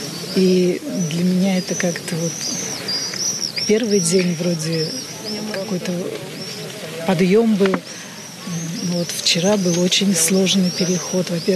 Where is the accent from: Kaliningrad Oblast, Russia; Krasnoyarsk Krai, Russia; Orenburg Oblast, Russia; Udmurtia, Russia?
Udmurtia, Russia; Uva; Мы с Удмуртии.